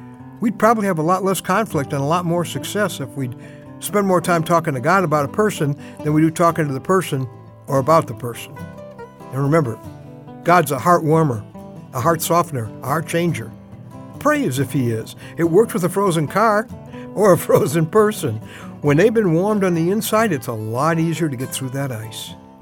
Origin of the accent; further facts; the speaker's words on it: Midwest, United States; also born or lived in Northeast; I grew up in the Midwest, and I lived in the Northeast, so I can handle snow.